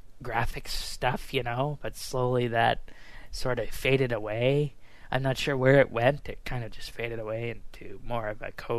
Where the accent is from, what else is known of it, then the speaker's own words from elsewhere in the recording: Canada; Another perk of being Canadian is that 70% of our population is concentrated within 10 to 15 urban areas.